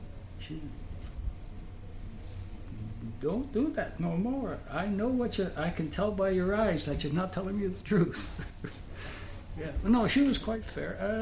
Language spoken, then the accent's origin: English; Vancouver, British Columbia, Canada; born there; In the East End of Vancouver.